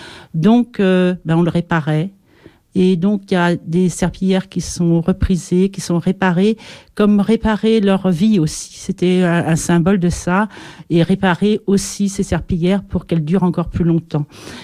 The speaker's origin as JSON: {"language": "French", "region": "Nouvelle-Aquitaine", "country": "France", "said": "je suis française, d'origine donc des Pyrénées de ce côté-là."}